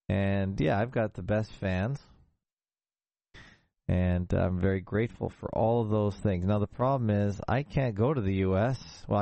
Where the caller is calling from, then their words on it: Toronto, Ontario, Canada; I come to you from the North Shore of Lake Ontarible in Toronto, Ontarible, Canada.